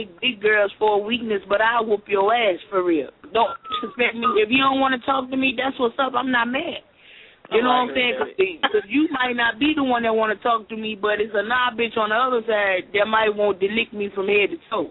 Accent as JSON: {"language": "English", "region": "South Carolina", "country": "United States", "lives_now": "Virginia, United States", "said": "I live in VA, but I'm from South Carolina."}